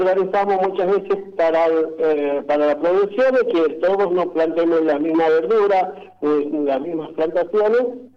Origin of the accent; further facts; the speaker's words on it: Jujuy, Argentina; now in Maipú, Argentina; Sí, todos somos jujeños, sí, todos somos jujeños.